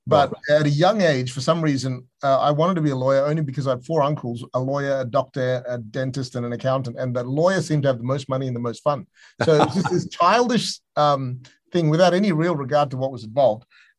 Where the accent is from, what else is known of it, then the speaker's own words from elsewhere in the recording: Malaysia; Now, I grew up in Malaysia as a seven-year-old kid.